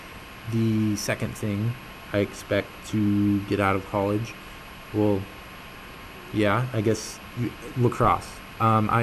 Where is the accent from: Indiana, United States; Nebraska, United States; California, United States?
California, United States; Carmel; I am from Carmel, California. That is a town about seven and a half hours north of here.